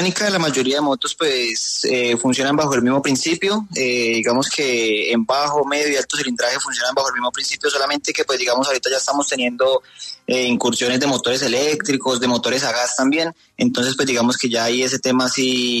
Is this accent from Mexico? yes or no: no; Colombia; uno como colombiano soñaría demasiado con una moto de esas